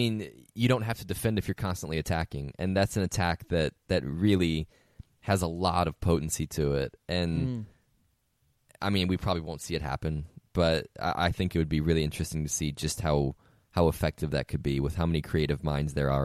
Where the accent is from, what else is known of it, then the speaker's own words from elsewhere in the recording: United States; I've had people tell me that my opinion is null and void because I'm an American.